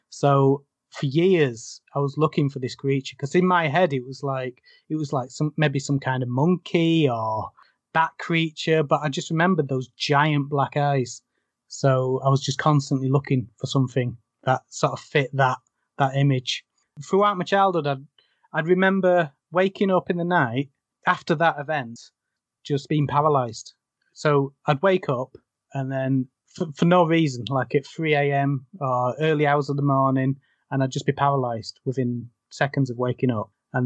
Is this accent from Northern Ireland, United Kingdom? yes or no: no; Morrens, Yorkshire and the Humber, United Kingdom; I grew up in South Yorkshire in a little village called Morrens. Totally isolated little village in the middle of nowhere.